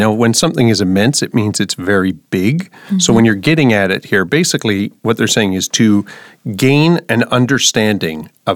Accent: Ontario, Canada; I'm from Ontario in Canada

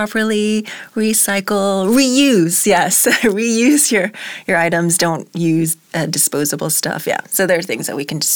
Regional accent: Miami, Florida, United States; Although we're leaving Miami, my hometown, I look forward to today's article.

